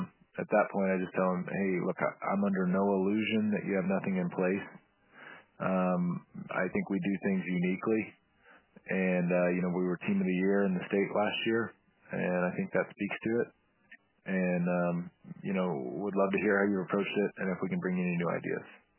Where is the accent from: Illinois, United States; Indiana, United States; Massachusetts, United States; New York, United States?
Indiana, United States; Evansville; now in Indianapolis, United States; I have a very minimal network in Indy, which I think is somewhat good because, like, I'm from Evansville.